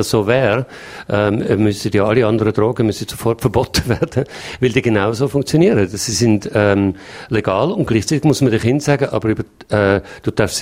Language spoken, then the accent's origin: German; Switzerland; Das ist einfach so bei uns in der Schweiz und auch in anderen Ländern